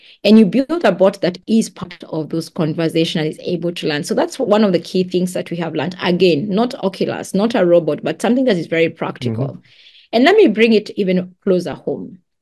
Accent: Kenya; I'm from Kenya, and Kenya is the highest per capita user of digital financial services.

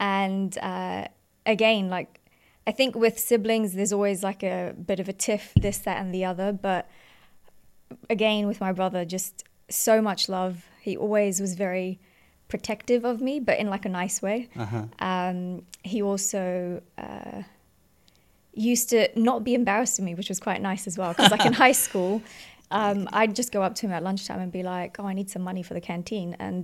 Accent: New Zealand; also born or lived in Fiji; So I was born in New Zealand, raised in Fiji for about 8 years of my life, and then moved back to New Zealand.

